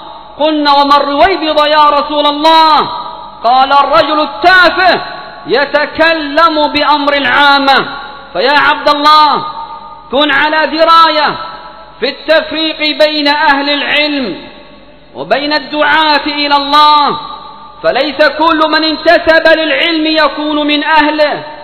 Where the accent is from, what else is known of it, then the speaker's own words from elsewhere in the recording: Yemen; اللهم ادفع عن بلادنا اليمن الفتن